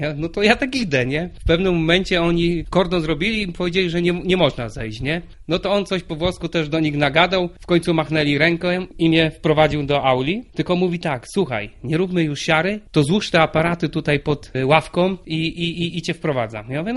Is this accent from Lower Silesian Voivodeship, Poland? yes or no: yes; Wrocław, Lower Silesian Voivodeship, Poland; powiedz, że ja jestem z Wrocławia